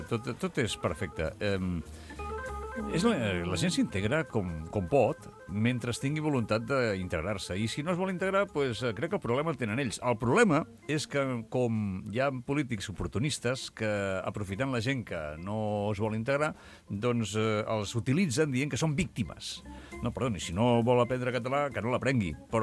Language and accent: Catalan; Catalonia, Spain; Som catalans.